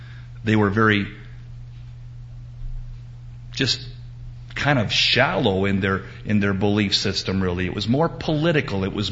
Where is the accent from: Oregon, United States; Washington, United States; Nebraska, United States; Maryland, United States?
Oregon, United States; Portland; also born or lived in California; When I was growing up in Portland, I'm a native Oregonian, a rare breed.